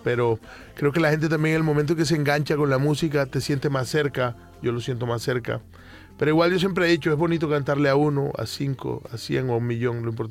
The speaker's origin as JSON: {"language": "Spanish", "region": "Caribbean coast", "country": "Colombia", "said": "al menos a la parte de la costa norte donde yo soy. Somos muy cálidos"}